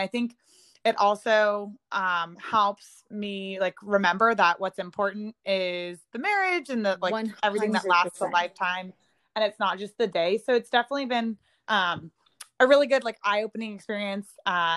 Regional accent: Texas, United States; So I'm from Texas, and Tom and I are supposed to get married in Austin.

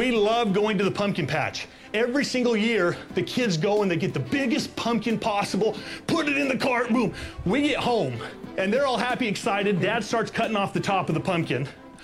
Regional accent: Dallas, Texas, United States; I'm from the Big D of Texas, that's right, Dallas.

